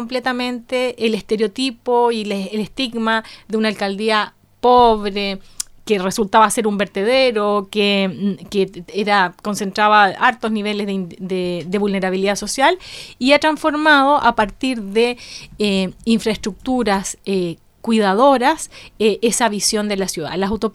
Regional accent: Mexico City, Mexico; moved away; Yo vengo de la Ciudad de México, donde la verdad es que sin el transporte público no habría ciudad.

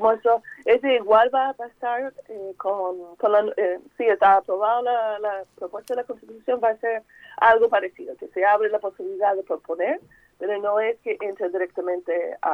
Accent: United States; soy de Estados Unidos

